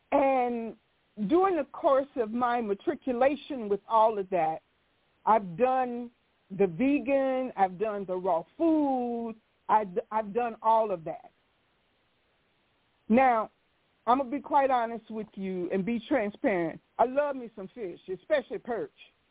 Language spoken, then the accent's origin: English; Florida, United States; I love fish because I was brought up in Florida